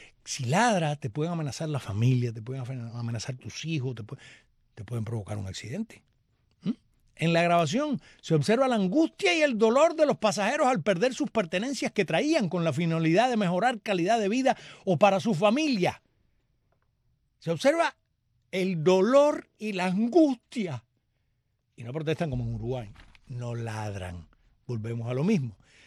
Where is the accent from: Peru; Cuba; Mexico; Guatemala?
Cuba; nosotros los cubanos, que tú sabes cómo somos nosotros los cubanos